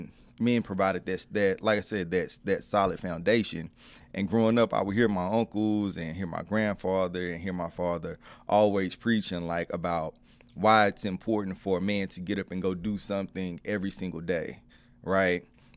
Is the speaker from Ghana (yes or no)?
no; Dallas, Texas, United States; Ended up growing up in North Dallas, went to Lake Highlands High School